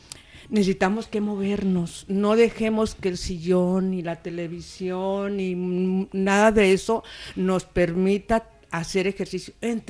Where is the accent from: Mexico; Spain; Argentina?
Mexico; Notará un poquito de acento, pero soy mexicana.